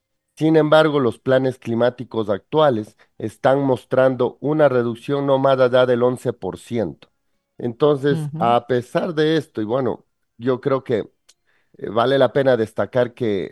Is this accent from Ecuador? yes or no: yes; Ecuador; en Ecuador, en mi país